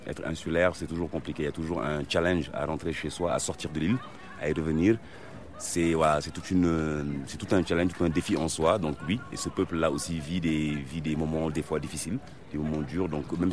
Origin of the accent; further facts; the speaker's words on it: Sine-Saloum, Senegal; les Nyominka de là d'où on vient, du Sinsaloum.